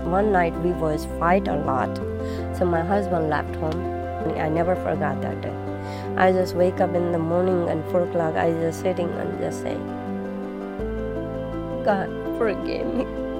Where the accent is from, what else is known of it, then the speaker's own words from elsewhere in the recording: India; English is a second language; now in United States; And I'm from India. I was from Sikh culture. I came in America in 1998.